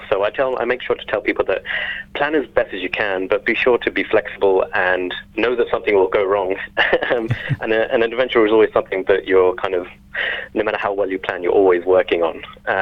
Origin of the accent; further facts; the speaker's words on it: London, United Kingdom; born there; parents were born in Kenya, but my grandparents are from Punjab in India. We kind of went from Africa to England, and I was born myself in London.